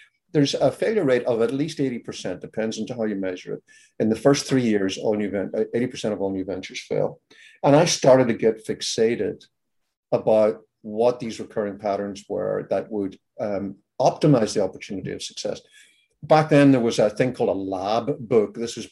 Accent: Belfast, Northern Ireland, United Kingdom; now in Maryland, United States; I'm not originally from these parts. Right. Clearly, as you can hear, I'm Texan. I'm from Ireland. I'm originally from Ireland. I'm from Belfast, in fact. Now, Belfast is in the north of Ireland.

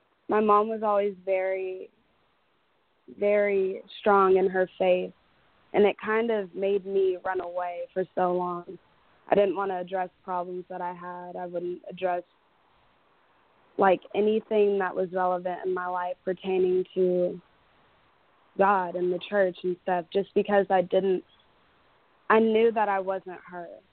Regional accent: Dallas, Texas, United States; Shalom, shalom. … I'm 22 years old, and I'm from Dallas, Texas.

